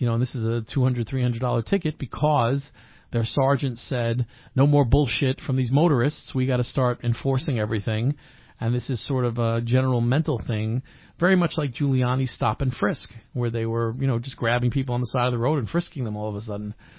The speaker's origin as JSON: {"language": "English", "town": "Calabasas", "region": "California", "country": "United States", "tie": "born or raised there", "said": "one of the big companies that was based actually in my hometown, Calabasas, Countrywide Mortgages, literally went bankrupt."}